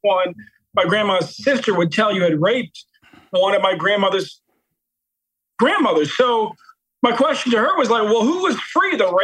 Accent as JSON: {"language": "English", "town": "Baltimore", "region": "Maryland", "country": "United States", "said": "You know, I'm from Baltimore. My mom grew up in the housing projects there."}